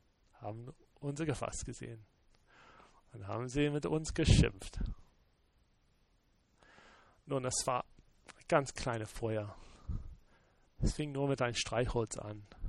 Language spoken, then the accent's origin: German; United States; German is a second language; Nördlich von meiner Heimat, ja, ich denke 50, 60 Meilen, wir denken in Meilen in Amerika